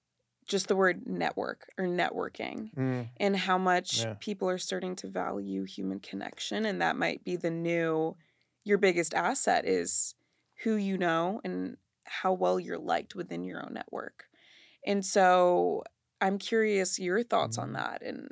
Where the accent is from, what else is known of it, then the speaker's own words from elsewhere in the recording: Annapolis, Maryland, United States; So, I grew up in Annapolis, Maryland. Love that city.